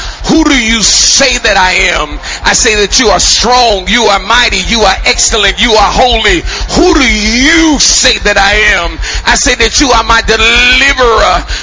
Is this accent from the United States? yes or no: yes; Chicago, Illinois, United States; So for some of y'all, as I said, I'm from Chicago.